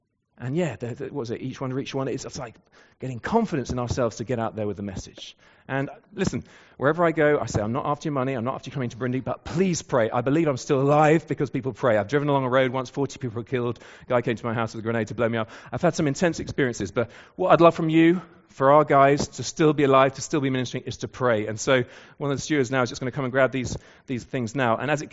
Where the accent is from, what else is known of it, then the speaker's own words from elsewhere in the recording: England, United Kingdom; Let me talk as an Englishman